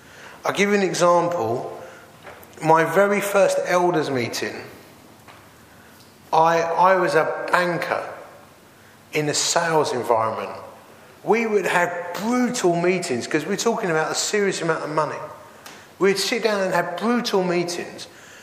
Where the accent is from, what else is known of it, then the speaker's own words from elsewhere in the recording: East of England, United Kingdom; I'm just a bloke, and I grew up in Essex, and it's just the way we talk to each other.